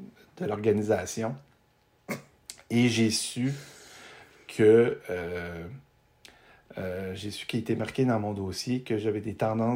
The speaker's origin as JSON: {"language": "French", "region": "Quebec", "country": "Canada", "said": "parce que je viens de la région de Québec..."}